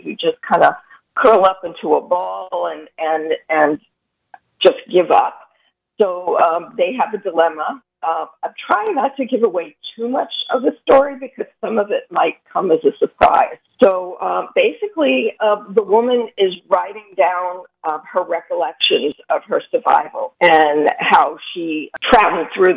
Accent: Brooklyn, New York, United States; accent: Brooklyn; When I started talking in my Brooklyn accent, so I tried to tone it down.

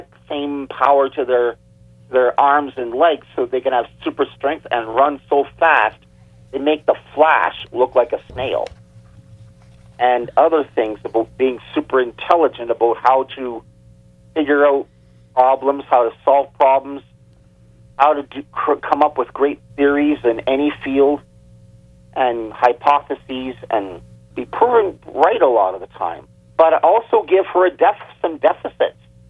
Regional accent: Canada; born or raised there

